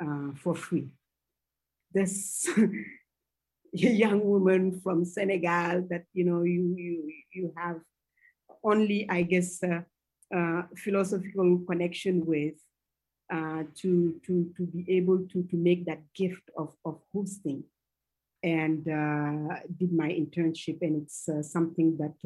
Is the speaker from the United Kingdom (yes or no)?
no; Mali; We came from Mali, and it was 22 of us on a study tour on African identity